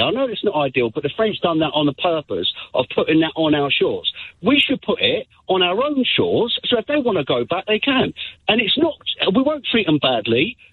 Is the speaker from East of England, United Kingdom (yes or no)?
yes; East of England, United Kingdom; I'm from Essex, and I've got a young family as well.